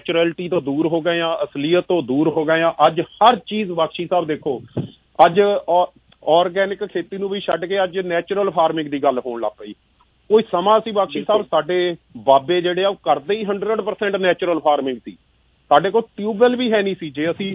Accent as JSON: {"language": "Punjabi", "region": "Punjab", "country": "India", "said": "ਅਸੀਂ ਦੁਆਬੇ ਵਾਲੇ ਬੰਦੇ ਹਾਂ, ਅਸੀਂ ਪਹਾੜਾਂ ਦੇ ਲਾਗੇ ਪੈਰਾਂ 'ਚ ਰਹੀਦਾ"}